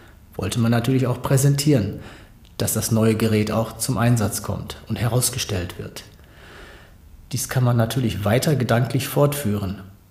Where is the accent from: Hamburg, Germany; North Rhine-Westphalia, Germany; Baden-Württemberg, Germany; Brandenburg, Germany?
North Rhine-Westphalia, Germany; Bottrop; in meiner Heimatstadt Bottrop